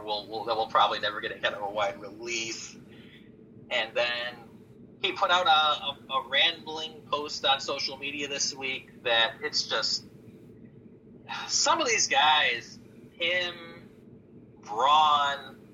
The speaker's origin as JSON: {"language": "English", "town": "Detroit", "region": "Michigan", "country": "United States", "said": "Trust me. I'm from Detroit."}